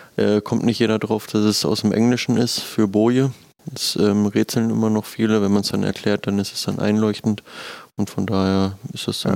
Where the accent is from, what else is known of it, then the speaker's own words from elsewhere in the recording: Germany; Als Deutscher natürlich Butter.